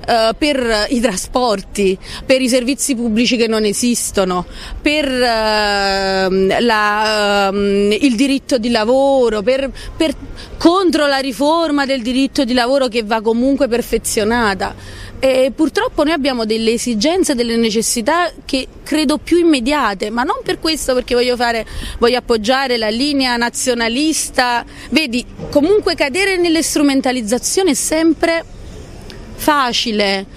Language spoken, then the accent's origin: Italian; San Giorgio a Cremano, Campania, Italy; No, io sono napoletana, però sono di San Giorgio a Cremano, quindi c'è un sindaco.